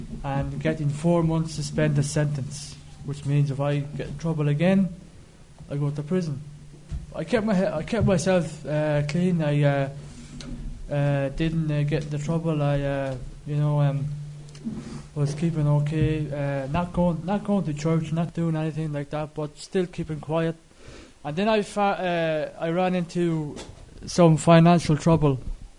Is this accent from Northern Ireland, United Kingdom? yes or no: yes; Belfast, Northern Ireland, United Kingdom; now in Dublin, Ireland; I am originally from Belfast, Northern Ireland. I come from a really Catholic background.